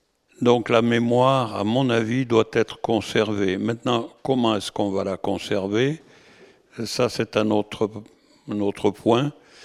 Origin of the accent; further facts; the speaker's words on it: Metz, Grand Est, France; born there; also born or lived in Tarbes; je suis né à Metz, et qu'on s'est retrouvé à l'opposé de la France, à Tarbes, dans les Hautes-Pyrénées.